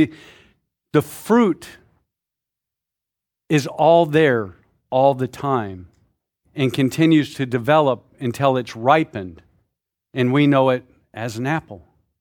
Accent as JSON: {"language": "English", "region": "Washington", "country": "United States", "said": "Maybe because we're from Washington. I took the R out, by the way. Washington."}